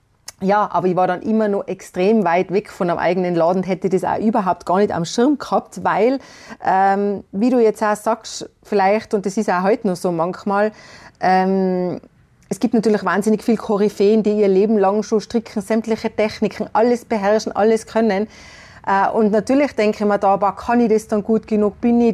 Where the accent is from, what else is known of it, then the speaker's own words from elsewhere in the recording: Tyrol, Austria; Das war bei uns in Tirol, in Österreich ganz verbreitet.